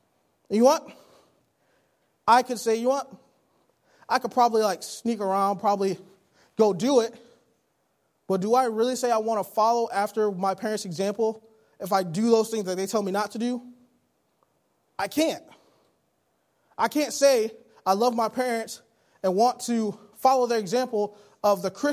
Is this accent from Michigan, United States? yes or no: yes; Detroit, Michigan, United States; Since I'm from Detroit, a lot of people think I follow the Detroit Lions.